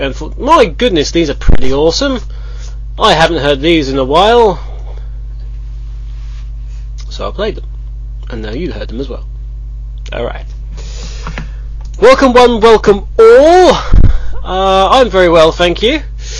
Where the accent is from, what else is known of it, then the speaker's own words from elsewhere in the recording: United Kingdom; no love for us Brits. We're British, we don't get any love, we get hate.